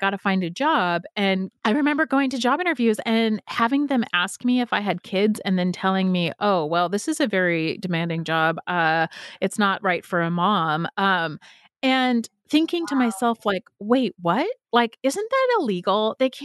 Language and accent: English; California, United States; moved away as an adult; now in Pittsburgh, United States; I'm from a coast. I'm from California, and I moved to Pittsburgh from the Bay Area.